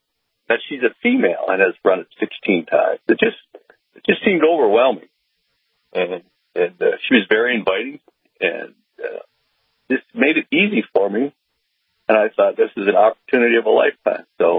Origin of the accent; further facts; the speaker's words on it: Devils Lake, North Dakota, United States; now in Bismarck, United States; I grew up in Devil's Lake, North Dakota, moved to Bismarck 40 years ago, retired from Minn Kota Power, power plant northwest of Bismarck in Center.